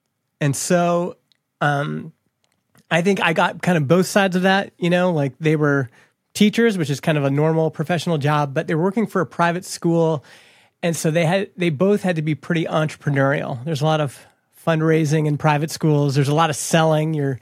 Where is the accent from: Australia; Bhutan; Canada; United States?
Canada; I grew up in Canada